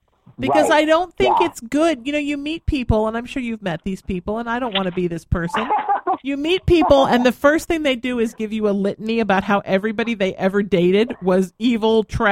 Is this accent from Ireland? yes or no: yes; Ireland; let me just say, I am Irish and I'm an Aries.